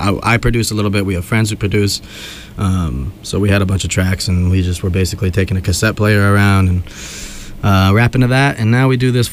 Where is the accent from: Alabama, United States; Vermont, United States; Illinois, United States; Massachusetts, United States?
Vermont, United States; now in Portland, United States; That's where we're based out of now. But I'm actually from Vermont.